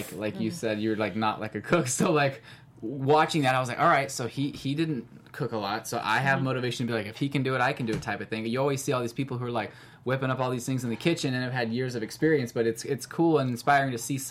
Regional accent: Missouri, United States; I'm from Missouri, so like fried chicken, all that kind of stuff.

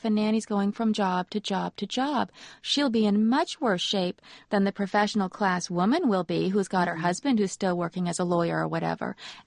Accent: California, United States; when I was a girl growing up in California, my mother was very liberal

